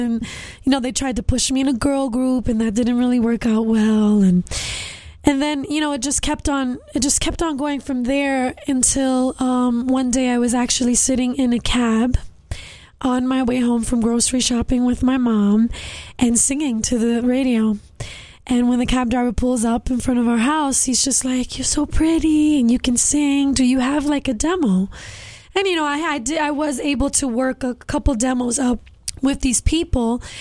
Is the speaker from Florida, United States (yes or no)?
no; Brooklyn, New York, United States; Well, I'm a Puerto Rican girl from Bushwick, Brooklyn.